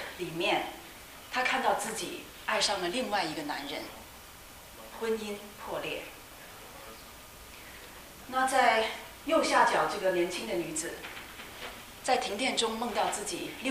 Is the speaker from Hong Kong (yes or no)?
yes; Hong Kong; also born or lived in Beijing; now in United States; 那我呢是生在北京，成长在香港，然后常住在美国。